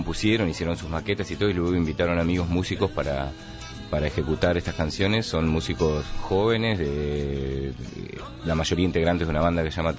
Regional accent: Rocha, Uruguay; now in Montevideo, Uruguay; yo crecí hasta en Rocha hasta los 19 años

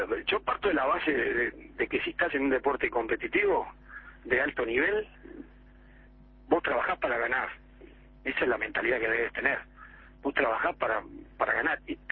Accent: Uruguay; La otra, hey, yo soy uruguayo.

